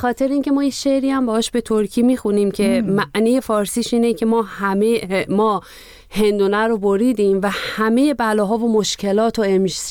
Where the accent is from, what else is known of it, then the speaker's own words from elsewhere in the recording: Iran; moved away; میکردم که ما ایران هم بودیم این سنت کرسی دیگه داشت کم کم رو به فراموشی میرفت، خیلی کم بودن.